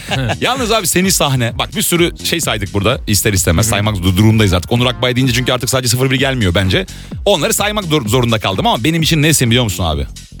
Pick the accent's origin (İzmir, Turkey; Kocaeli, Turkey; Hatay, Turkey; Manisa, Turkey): Hatay, Turkey; Antakya; Ben de Antakyalıyım.